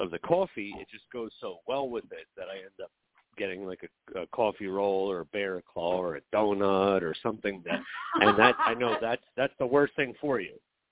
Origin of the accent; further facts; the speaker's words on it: New Jersey, United States; you know, I'm from New Jersey, so I don't know if you know the New Jersey area